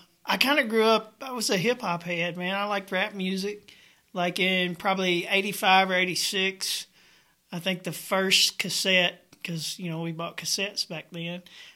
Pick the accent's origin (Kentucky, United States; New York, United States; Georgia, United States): Kentucky, United States; Park City; also born or lived in Glasgow / Cave City; I was born and raised in Glasgow, pretty much. Well, I was born in Glasgow, spent most of my time growing up in Park City.